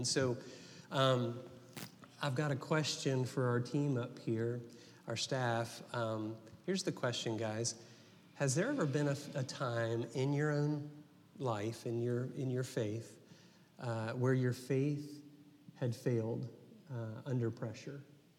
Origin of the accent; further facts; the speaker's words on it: Florida, United States; When I grew up in Florida, a lot of you know that already. And in Florida, we had a lot of hurricanes out there.